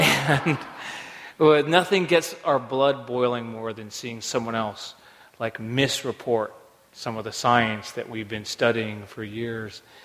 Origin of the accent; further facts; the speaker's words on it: Seattle, Washington, United States; Normally, Ashley gets to talk first, since this is my hometown.